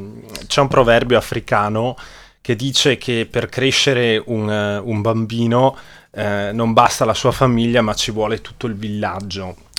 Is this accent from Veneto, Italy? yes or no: yes; Caviola, Veneto, Italy; Io sono di Caviola